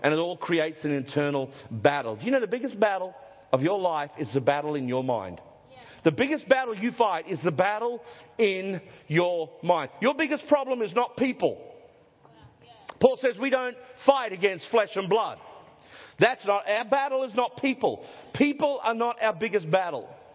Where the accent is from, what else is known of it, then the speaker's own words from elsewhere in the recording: Gladstone, Queensland, Australia; I grew up in Gladstone, a little community, 20,000 people. Everybody played sport. Everybody knew everybody.